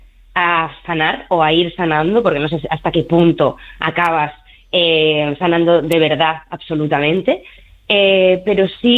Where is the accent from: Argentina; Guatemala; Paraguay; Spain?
Spain; Barcelona, Catalonia; yo soy de Barcelona y me tuve que ir a Madrid